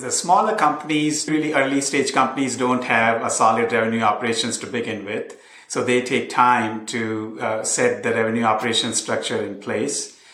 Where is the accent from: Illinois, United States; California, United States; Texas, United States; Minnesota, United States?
Texas, United States; Austin; I'm from Austin, Texas.